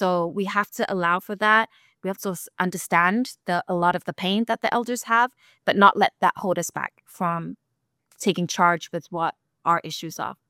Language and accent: English; California, United States; because I'm from California too.